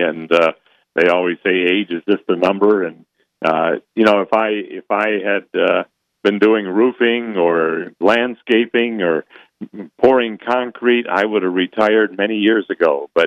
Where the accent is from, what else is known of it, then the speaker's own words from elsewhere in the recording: Cleveland, Ohio, United States; Yes, sir. Born and raised in Cleveland. I grew up there and went to school there at Cleveland State University.